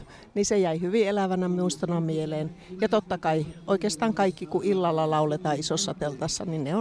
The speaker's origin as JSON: {"language": "Finnish", "town": "Oulu", "region": "North Ostrobothnia", "country": "Finland", "said": "olen oululainen lähtöisin"}